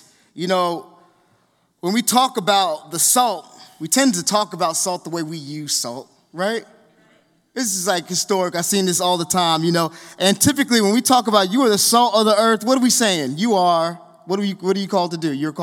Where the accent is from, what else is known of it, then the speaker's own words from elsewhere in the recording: New York, United States; Hey, I'm from New York.